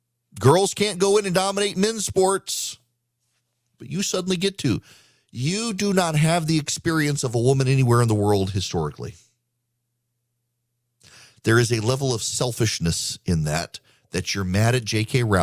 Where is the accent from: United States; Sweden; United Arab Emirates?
United Arab Emirates; Dubai; When I was growing up in Dubai